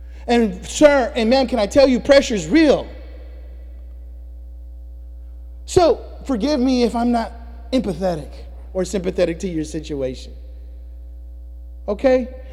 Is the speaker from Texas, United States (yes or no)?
yes; Texas, United States; We're from Texas. We're perplexed.